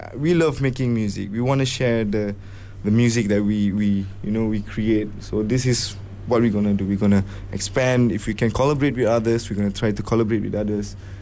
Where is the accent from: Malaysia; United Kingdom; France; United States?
Malaysia; Actually, not really foreign influences, but Malaysia itself, because there's a lot of music that we still need to understand from our own country, from our own roots.